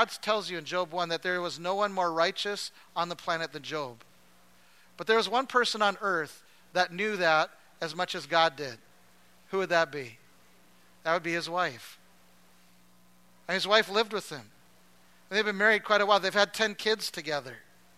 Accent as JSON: {"language": "English", "region": "Alberta", "country": "Canada", "lives_now": "Iowa, United States", "said": "We didn't. We're from Alberta."}